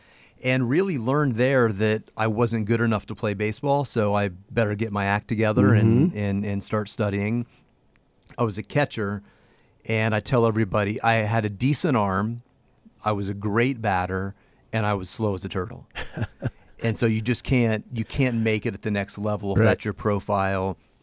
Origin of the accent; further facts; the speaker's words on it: West Virginia, United States; So I'm kid from West Virginia. That's where I grew up. No one in my family really ever had a big job.